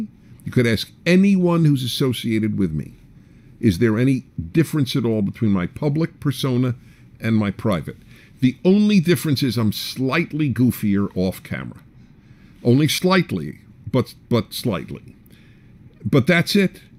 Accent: New York City, New York, United States; When I was in high school, I was raised and I grew up in New York City.

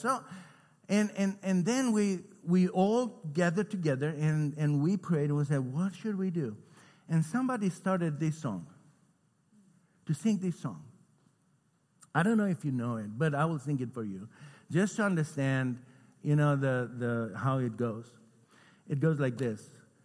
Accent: Romania; 15 Americans and 5 Romanians, I'm from Romania, and we came back from Odessa, Ukraine to Bucharest, Romania

